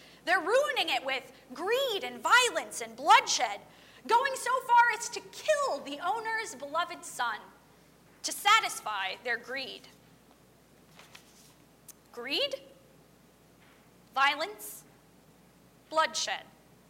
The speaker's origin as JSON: {"language": "English", "region": "Ohio", "country": "United States", "tie": "born or raised there", "also_born_or_lived": "California", "said": "But where I grew up back in Ohio, you can't grow grapes."}